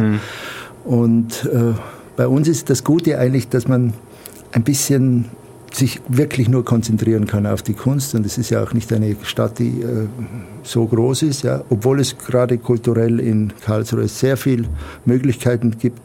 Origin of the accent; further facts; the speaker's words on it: Tyrol, Austria; now in Germany; Ich komme aus Tirol, ich bin Österreicher, komme aus Tirol, bin da aufgewachsen und lebe aber schon lange Zeit in Deutschland und auch in New York und so weiter.